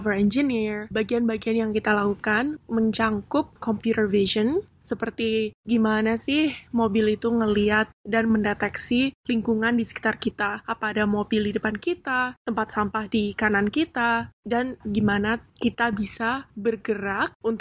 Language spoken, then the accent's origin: Indonesian; Indonesia; saya dibesarkan di Indonesia